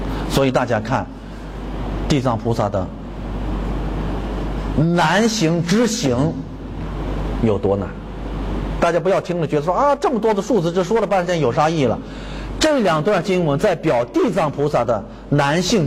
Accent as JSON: {"language": "Chinese", "country": "China", "said": "确实现在这个恒河的沙呀，被我们中国人、中国的信徒去了也是给带回来不少啊。"}